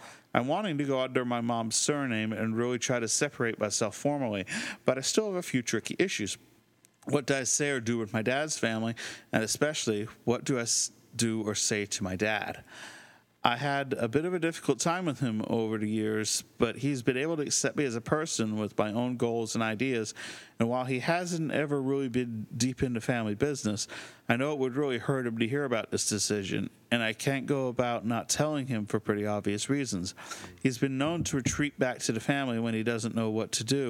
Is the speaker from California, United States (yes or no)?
yes; California, United States; moved away as an adult; Since I grew up in California with Dad's family around constantly, I've gotten a massive dose of Latin American culture for all my life.